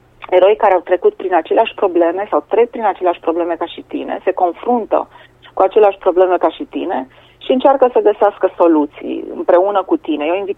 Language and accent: Romanian; Arad, Arad County, Romania; sunt din Arad, motiv pentru care pentru mine Timișoara înseamnă conflict